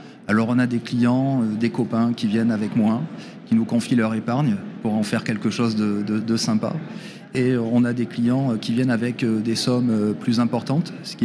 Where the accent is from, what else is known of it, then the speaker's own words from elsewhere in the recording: Bordeaux, Nouvelle-Aquitaine, France; Je suis originaire de Bordeaux, je suis né à Bordeaux, j'ai tout fait pour ne jamais en partir.